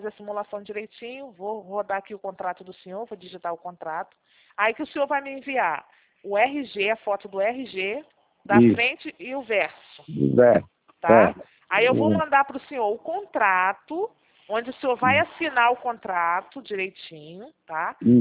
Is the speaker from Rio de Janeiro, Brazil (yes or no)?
yes; Rio de Janeiro, Brazil; Eu sou carioca da gema.